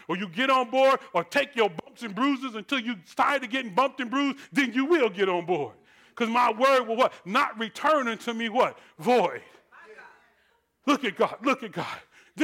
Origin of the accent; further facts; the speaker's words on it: Detroit, Michigan, United States; I didn't just go to Detroit. He sent me there. I'm from there. I love where I'm from